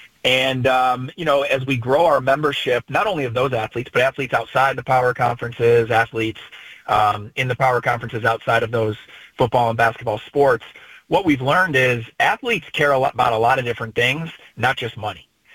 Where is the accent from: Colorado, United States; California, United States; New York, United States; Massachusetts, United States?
New York, United States; Syracuse; now in Birmingham, United States; But we're both from upstate New York. You know, I'm from Syracuse.